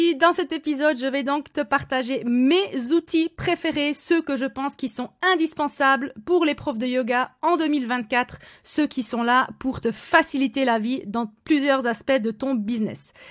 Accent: Switzerland; accent: Swiss; je vous offre mon petit accent suisse en prime

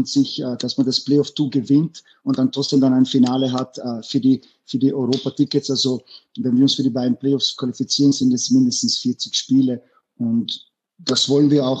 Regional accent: Innsbruck, Tyrol, Austria; Ich bin aufgewachsen in Innsbruck. Ich habe das ja mehrmals erwähnt. Ich kam in als Flüchtlinge und die erste Wohnung war in der Kirchentalgasse und es war eine Kakerlakenwohnung.

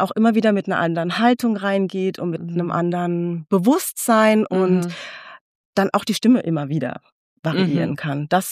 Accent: Wiesbaden, Hesse, Germany; ich bin 45 Jahre alt. Ich komme aus Wiesbaden, aus der Nachbarstadt zu Mainz.

